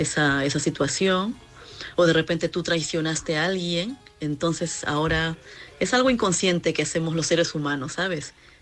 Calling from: Madrid, Community of Madrid, Spain; de Madrid

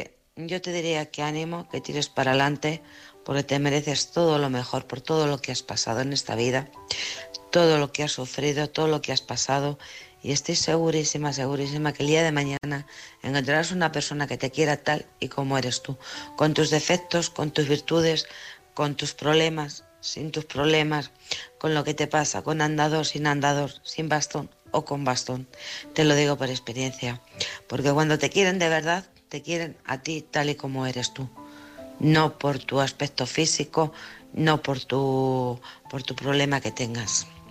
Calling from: Alcorcón, Community of Madrid, Spain; de Alcorcón.

